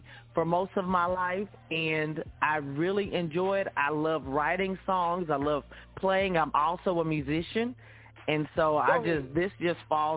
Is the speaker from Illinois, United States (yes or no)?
no; Dallas, Texas, United States; I'm a native from Dallas, Texas.